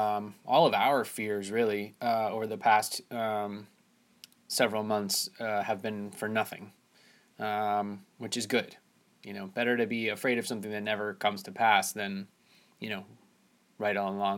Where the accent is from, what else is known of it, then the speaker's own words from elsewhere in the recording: New York City area, United States; I grew up in the New York City area, not in the city, but in the tri-state area.